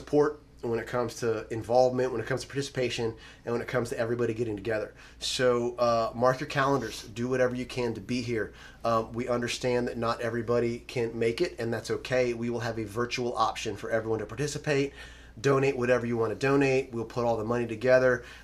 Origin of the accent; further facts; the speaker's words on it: Lakeland, Florida, United States; my stomping ground, my hometown of Lakeland, Florida